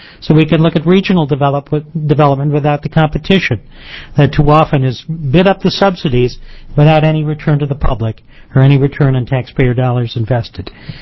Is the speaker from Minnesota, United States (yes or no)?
yes; Saint Paul, Minnesota, United States; I'm from St. Paul, Minnesota.